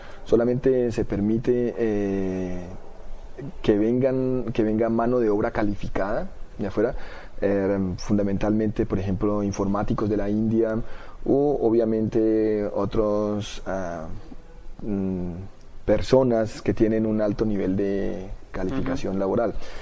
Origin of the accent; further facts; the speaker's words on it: Colombia; now in Switzerland; soy colombiano. Vivo aquí en Suiza hace 11 años y soy refugiado político.